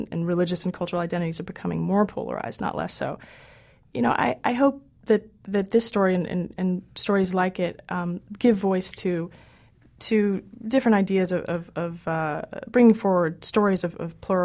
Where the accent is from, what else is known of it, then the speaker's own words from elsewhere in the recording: Newton, Massachusetts, United States; also born or lived in India; You know, when I was growing up in Newton, Massachusetts, then I was encouraged to explore these various traditions. When I was living in India, it was the first time that I had been exposed to a culture where your religious identity is part and parcel with your personal one.